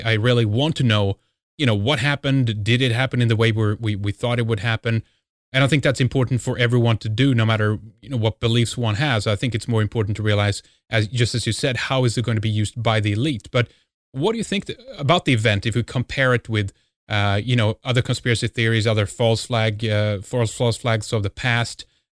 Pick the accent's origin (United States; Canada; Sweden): Sweden; I'm from Sweden